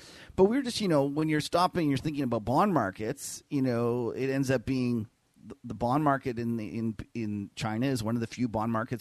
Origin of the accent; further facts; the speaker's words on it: Canada; I'm a Canadian